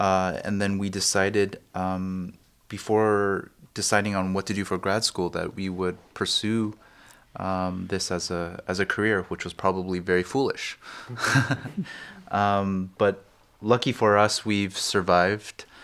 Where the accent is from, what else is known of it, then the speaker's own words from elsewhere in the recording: California, United States; and I'm from Southern California.